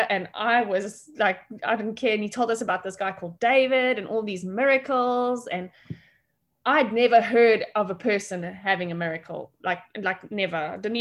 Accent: South Africa; I'm English, he's Afrikaans.

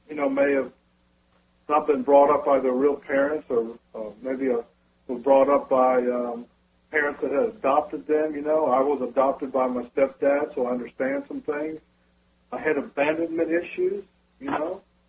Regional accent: Philadelphia, Pennsylvania, United States; also born or lived in Orlando / Fairfield, California; I'm from Philadelphia. We moved down to Orlando, then out there in Fairfield, California, where the B-52s were.

